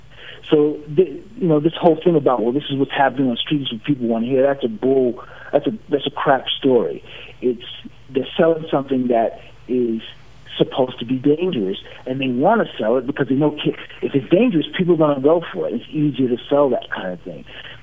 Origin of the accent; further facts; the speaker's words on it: United States; born there; I'm an American, and I was born here. This is my home. I am a product of this country